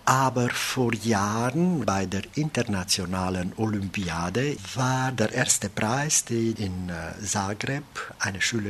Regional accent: Drobeta-Turnu Severin, Mehedinți County, Romania; Ich komme aus Rumänien, aus einem Städtchen, das im Südwesten des Landes liegt, an der Grenze mit Serbien, Drobeta Turnu Severin. Das Geburtsjahr ist 1950.

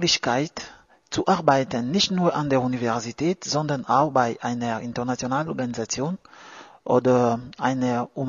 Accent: DR Congo; German is a second language; Ich komme aus der Demokratischen Republik Kongo.

